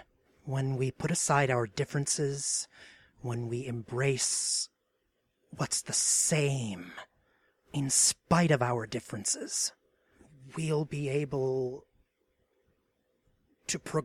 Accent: Canada; I am Canadian. My paternal grandfather came from Norway. I was born in 1988.

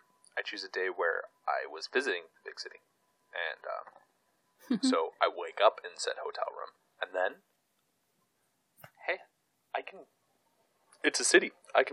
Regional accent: Canada; I'm Canadian. I'm pretty much built for winter.

